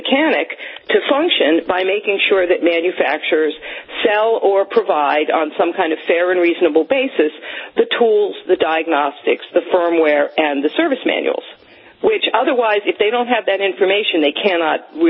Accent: New Jersey, United States; in my home state of New Jersey

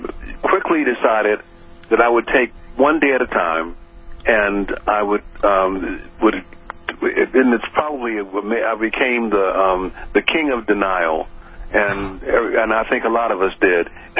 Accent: Baltimore, Maryland, United States; I grew up in Baltimore City, and I thought I was standard, average American

